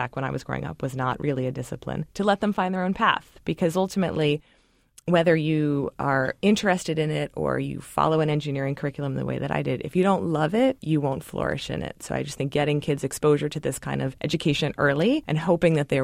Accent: Baltimore, Maryland, United States; the reason that I grew up in Baltimore, my mother wanted us to live there and attend an all-girls school, which I did for 12 years.

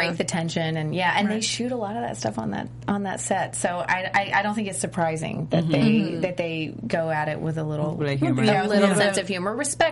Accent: Tennessee, United States; Well, I'm from Tennessee, so.

